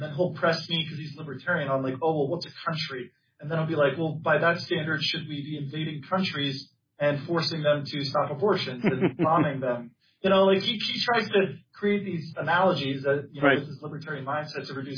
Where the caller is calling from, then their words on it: Portland, Oregon, United States; I'm calling from Portland, Oregon out here.